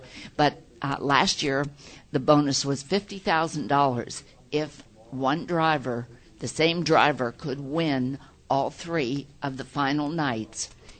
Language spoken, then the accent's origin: English; Pennsylvania, United States; Our local track, we're from Western Pennsylvania, and our closest track to us locally is Lernerville Speedway.